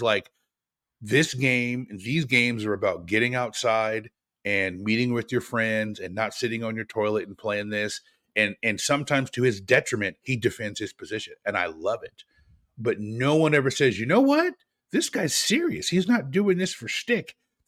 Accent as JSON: {"language": "English", "town": "Portland", "region": "Oregon", "country": "United States", "said": "So, you know, I'm from Portland, and one of Portland's best basketball players back in the day, Damon Stoudamire, played for the Raptors"}